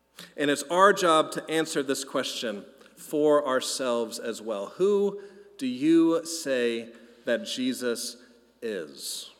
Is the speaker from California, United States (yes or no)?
yes; California, United States; I grew up here in Southern California, very much so steeped in surfing culture.